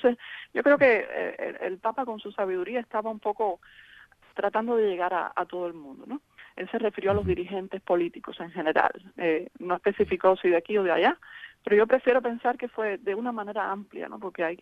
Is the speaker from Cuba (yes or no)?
yes; Cuba; moved away as an adult; crecí como católica en la Iglesia Católica en Cuba. Prácticamente desde mi nacimiento hasta los 23 años que salí de Cuba.